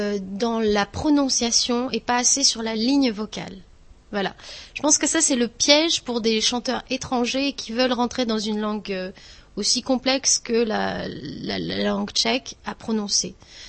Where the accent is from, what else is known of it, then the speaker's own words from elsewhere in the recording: Marseille, Provence-Alpes-Côte d'Azur, France; Alors, moi, je suis marseillaise.